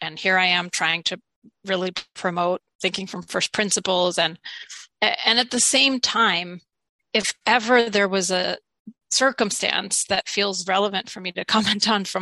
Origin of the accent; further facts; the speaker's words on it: Ukraine; because as you know, I'm from Ukraine.